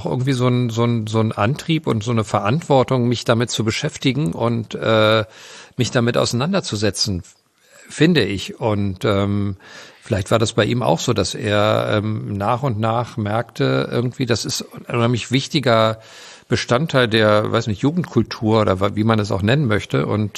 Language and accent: German; Northern Germany, Germany; Ich bin ja Norddeutscher.